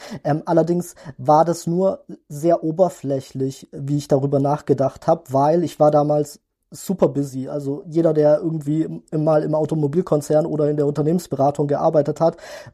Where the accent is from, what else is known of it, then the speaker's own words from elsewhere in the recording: Stuttgart, Baden-Württemberg, Germany; Ich komme ja aus Stuttgart